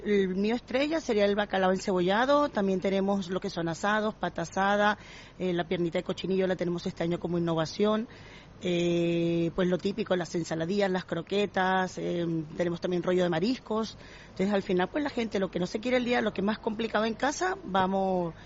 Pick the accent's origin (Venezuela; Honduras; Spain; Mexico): Venezuela; hombre, soy venezolana, tengo mi clientela también latina